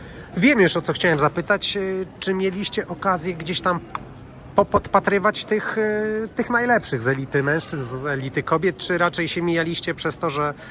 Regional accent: Warsaw, Masovian Voivodeship, Poland; ale stwierdziłem, chojrak z Warszawy, mogę sobie na to pozwolić.

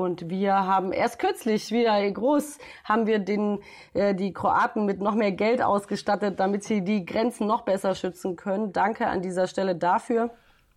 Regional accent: Bosnia & Herzegovina; Und da sind wir vor allem in meiner Heimat in Bosnien unterwegs.

